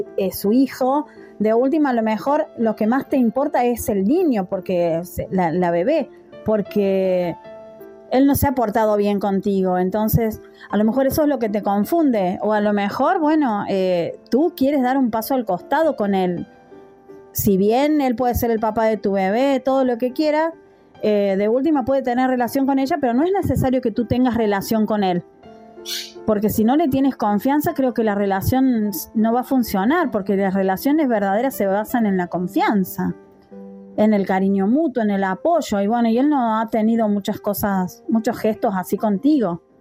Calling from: Argentina; desde Argentina

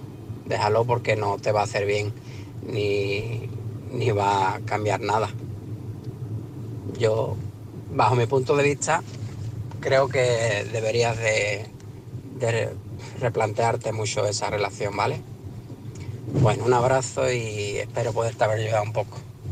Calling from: Cádiz, Andalusia, Spain; de Cádiz.

